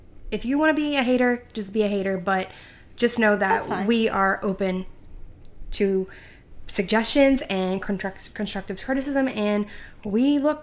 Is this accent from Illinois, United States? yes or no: yes; Downers Grove, Illinois, United States; is a southwestern suburb of Chicago in the I-55 corridor, which, fun fact, I-55 begins